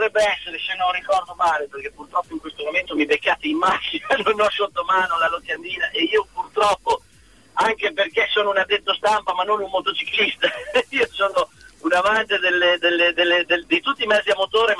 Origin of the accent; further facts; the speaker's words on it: Bazzano, Emilia-Romagna, Italy; Io purtroppo, che non sono neanche porrettano, perché io sono di Bazzano